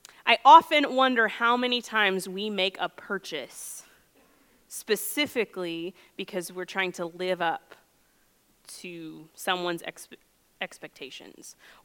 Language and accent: English; Lexington, United States; the same year my house was built that I grew up in Lexington.